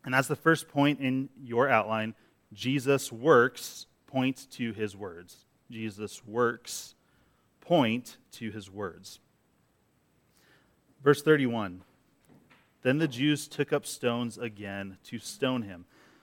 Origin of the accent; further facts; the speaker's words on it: United States; I'm an American, okay? I like my due process.